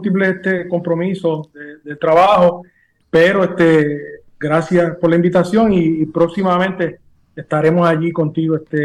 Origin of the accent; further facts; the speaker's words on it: Adjuntas, Puerto Rico; also born or lived in Aguadilla; Mira, yo nací en Aguadilla. Mi papá es de Quebradilla y mi mamá es adjunteña. A los 4 años, pues nos vinimos a vivir acá a Juntas